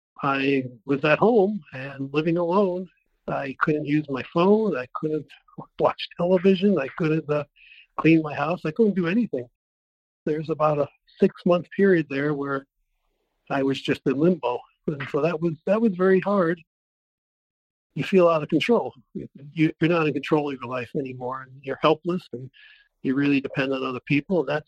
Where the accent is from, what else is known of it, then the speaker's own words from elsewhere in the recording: Scottsdale, Arizona, United States; I am from Scottsdale, Arizona.